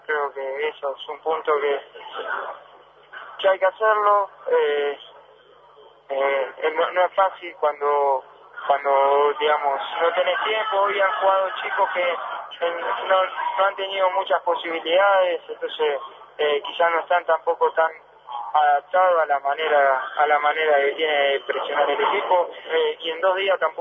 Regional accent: Argentina; somos argentinos

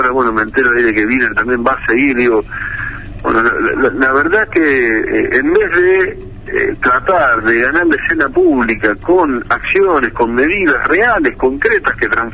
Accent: Santa Fe, Argentina; creo que como santafesinos estamos perdiendo una oportunidad maravillosa de ir por las reformas de fondo que la provincia necesita

